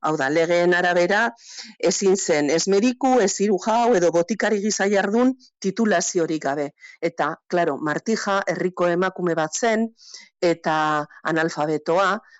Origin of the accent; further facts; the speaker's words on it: Lekeitio, Basque Country, Spain; born there; Lekeitioko, hau da nire jaioterriko